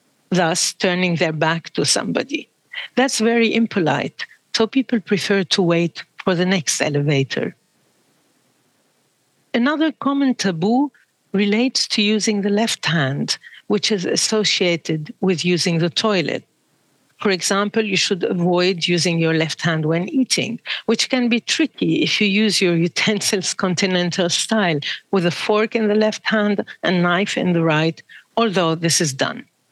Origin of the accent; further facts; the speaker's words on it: Lebanon; I grew up in Lebanon, in a region known for elaborate hospitality, but also where people can be sensitive to signs of disrespect.